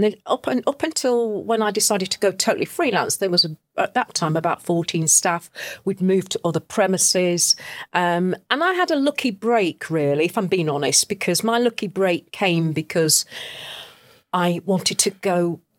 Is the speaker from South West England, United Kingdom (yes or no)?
no; Loughborough, East Midlands, United Kingdom; I'm actually born and bred in Loughborough, Leicestershire.